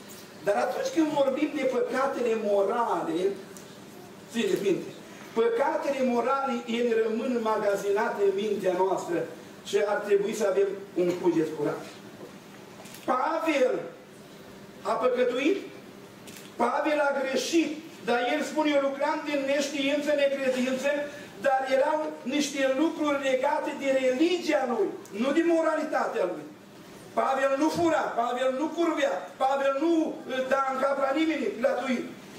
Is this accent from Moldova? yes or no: no; Cașoara, Romania; știți, sunt din Cașoara aici